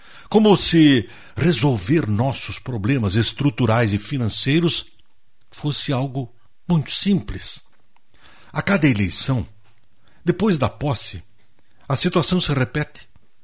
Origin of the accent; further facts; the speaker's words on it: Rio Grande do Sul, Brazil; como nós gaúchos fazemos nossas escolhas historicamente